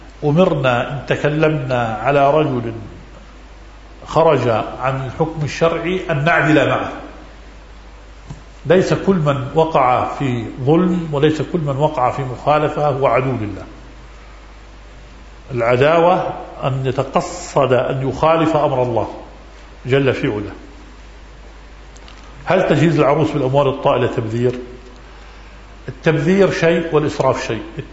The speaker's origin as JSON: {"language": "Arabic", "town": "Amman", "region": "Amman Governorate", "country": "Jordan", "said": "وبلادنا نحن بلادنا الأردن وخصوصا عمان على وجه أخص، عمان مدينة جبال وفيها مرتفعات، على صغر عمان فيها مرتفعات وفيها منخفضات"}